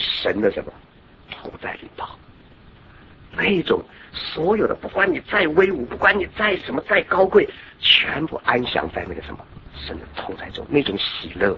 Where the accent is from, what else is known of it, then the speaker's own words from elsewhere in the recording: China; 所以我们中国人得救的盼望在哪里？